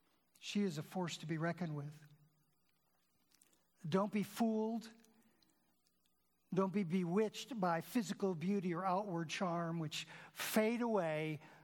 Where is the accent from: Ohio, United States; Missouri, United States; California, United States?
Ohio, United States; So we came home from Minnesota to Ohio for a weekend.